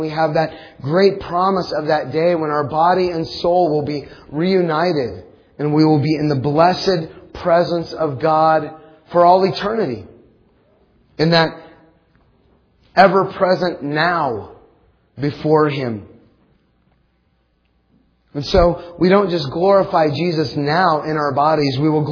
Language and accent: English; Kansas, United States; And we said, we're from Kansas, so there's one grave we have to see before we go.